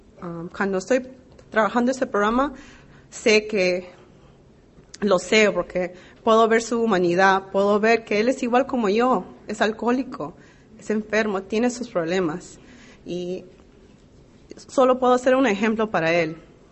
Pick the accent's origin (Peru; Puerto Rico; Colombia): Peru; born there; viajé a mi país natal, Perú